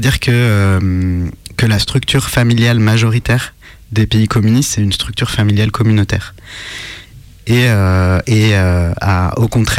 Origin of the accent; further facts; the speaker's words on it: France; j'ai grandi en France dans un pays libéral et dans un cadre de famille nucléaire